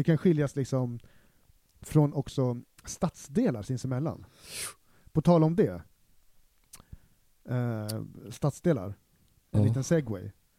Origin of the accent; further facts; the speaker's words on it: Stockholm, Stockholm County, Sweden; jag är liksom, jag är stockholmare